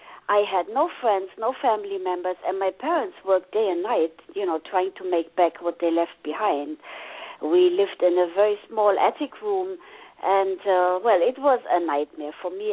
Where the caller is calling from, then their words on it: Germany; I'm calling in from Germany, and here it's just 5:30 in the morning